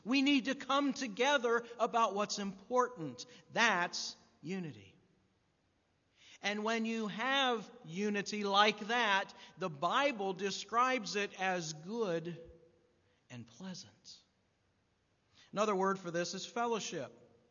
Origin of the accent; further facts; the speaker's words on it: Ohio, United States; The church that I grew up in Ohio, we had our own slogan.